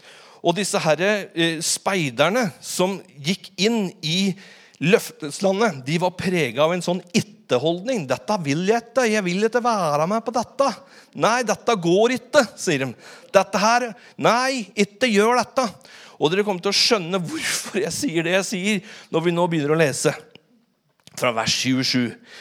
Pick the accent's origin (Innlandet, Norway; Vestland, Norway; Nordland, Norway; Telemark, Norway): Innlandet, Norway; jeg vokste opp på Hadeland og når jeg var guttunge så pratet vi veldig bredt på Hadeland vi hadde en sånn dialekt som dette og når vi skulle sa ikke så sa vi itte